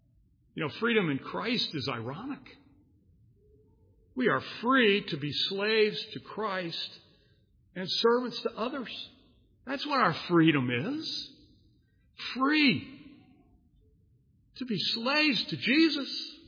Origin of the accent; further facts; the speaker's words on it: Ireland; Being Irish